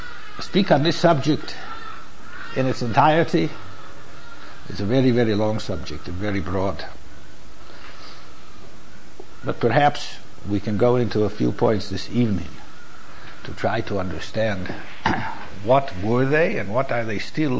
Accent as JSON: {"language": "English", "country": "South Africa", "said": "We got to know each other. He heard I was from South Africa right away. He said a Litvisha community."}